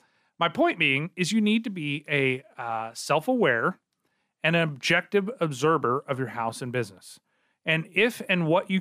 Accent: Joplin, Missouri, United States; So I'm originally from the Joplin area. So that was a little bit of a culture shock for me in both directions.

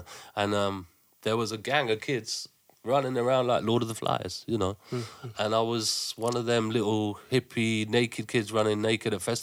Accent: Cambridge, East of England, United Kingdom; born there; Do you know what? I was born in a windmill in Cambridge.

